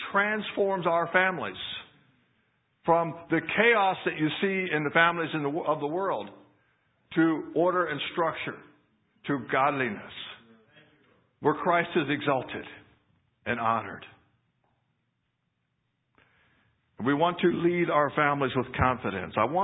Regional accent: Berkeley Springs, West Virginia, United States; also born or lived in Chambersburg; We are from Berkeley Springs, West Virginia. We used to live in Chambersburg

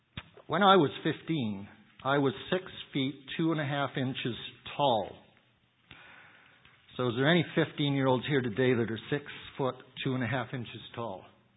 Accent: Canada; I grew up in Canada's most liberal church.

